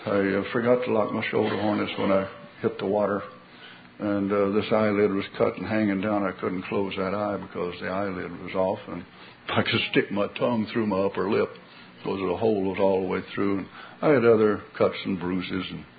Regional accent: Texas, United States; Well, for you Texans, I was born in Andrews County in Texas. Everybody knows where Andrews is.

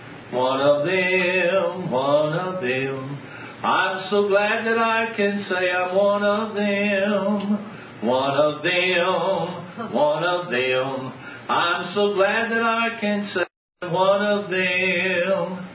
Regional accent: the South, United States; The worst part, she's a Yankee and I'm a Southerner.

